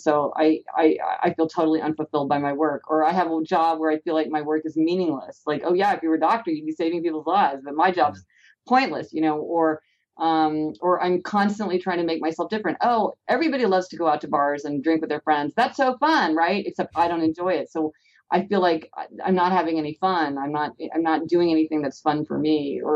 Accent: Kansas City, Missouri, United States; I'm from Kansas City, Missouri. I don't know if people know that or not.

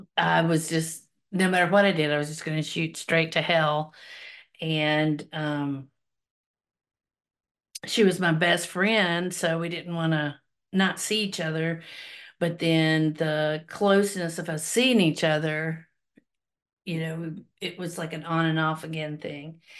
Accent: Nashville, Tennessee, United States; Well, I grew up spending summers in East Tennessee with my family, with my father and my stepmother. We went to church a lot. They were very religious. I was mostly in Nashville.

